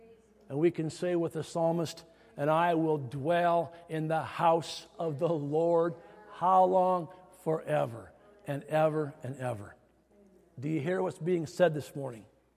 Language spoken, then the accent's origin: English; Iowa, United States; I'm from Iowa.